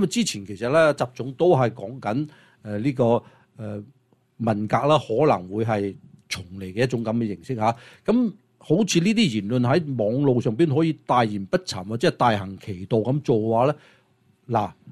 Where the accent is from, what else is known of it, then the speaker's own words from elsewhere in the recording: China; 这新三害呢是害死我们中国，也都害死我们中国人的